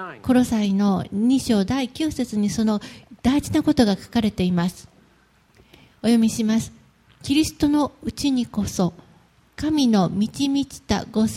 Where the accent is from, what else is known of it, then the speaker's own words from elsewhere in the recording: Tokyo, Japan; 東京から来ましたって言うんですね